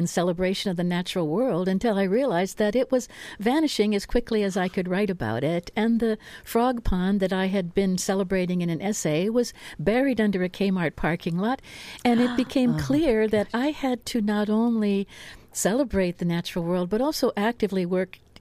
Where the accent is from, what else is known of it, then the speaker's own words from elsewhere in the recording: Ohio, United States; now in Oregon, United States; very near Cleveland, very near the Cuyahoga River, which periodically caught on fire from oil spills. So I'm very happy to be in Oregon.